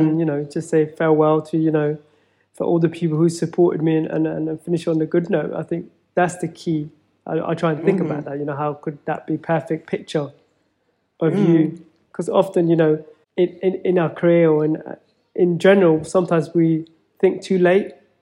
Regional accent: Feltham, London, United Kingdom; growing up in Feltham. It wasn't easy.

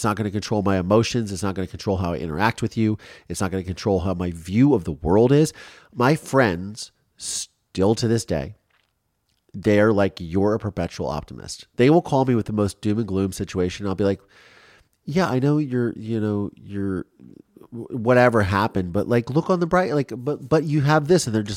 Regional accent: Ohio, United States; if somebody came up to me, like, growing up in Ohio, and I knew that they were talking to me, they wanted to talk about it, I would just unload.

